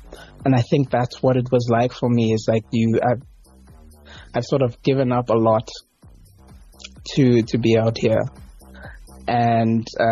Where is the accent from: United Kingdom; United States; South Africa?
South Africa; growing up in South Africa, being at home every December for 2 months, you know, December to January in the last a few years when I've been away, I just have like these influences that'll never leave me.